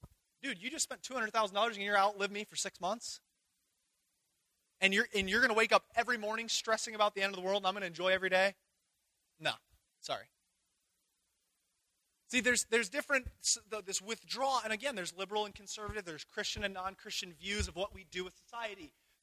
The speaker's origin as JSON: {"language": "English", "country": "Ireland", "said": "I'm Irish. I can't speak anything. I struggle with English."}